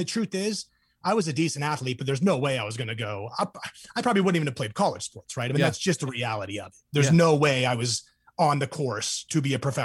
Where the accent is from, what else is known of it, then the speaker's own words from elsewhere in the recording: San Luis Obispo, California, United States; also born or lived in San Diego; So I'm from San Diego originally, and I actually went to high school in San Luis Obispo, so the central coast of California, so kind of born and raise